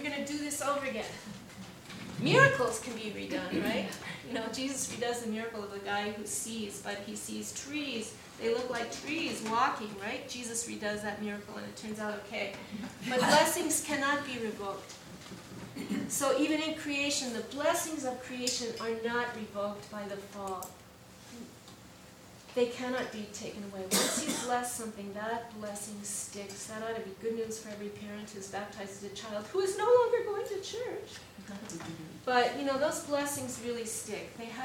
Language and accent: English; Baltimore, Maryland, United States; I grew up in Baltimore, in a row house in Baltimore, and I live next to a family of 6 kids, Roman Catholic family